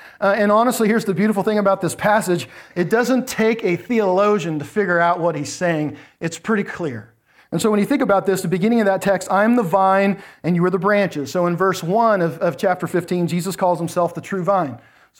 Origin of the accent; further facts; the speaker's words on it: United States; I'm not blessed because I'm American.